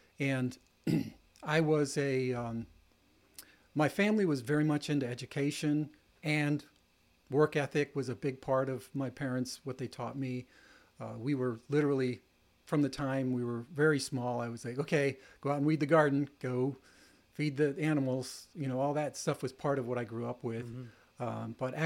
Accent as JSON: {"language": "English", "town": "Wellsboro", "region": "Pennsylvania", "country": "United States", "tie": "born or raised there", "said": "I was raised in Wellsboro, Pennsylvania, way up north. Wellsboro is a small town. I lived outside of the small town on a little farm."}